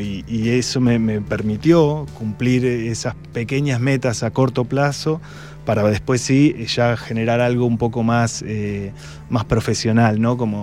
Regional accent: Bahía Blanca, Buenos Aires Province, Argentina; Igual era en Bahía Blanca, de donde soy, era muy exigente también.

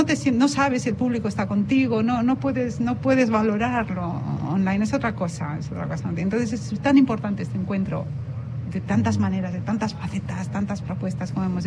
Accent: Germany; yo como alemana o medio alemana, pues para mí el referente también es la feria de Frankfurt

